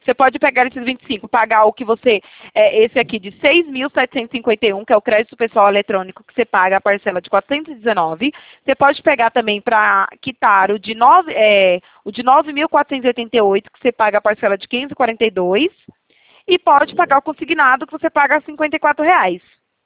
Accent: Bahia, Brazil; Sou baiana.

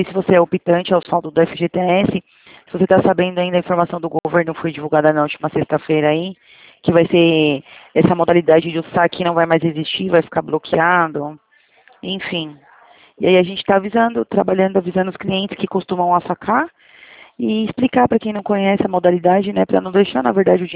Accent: Atibaia, São Paulo, Brazil; Eu sou daqui de Atibaia mesmo

